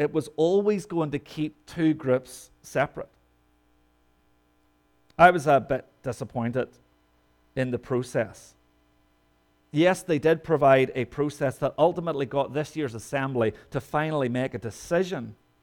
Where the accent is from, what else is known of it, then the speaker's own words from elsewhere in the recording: Northern Ireland, United Kingdom; I come from Northern Ireland. I struggle.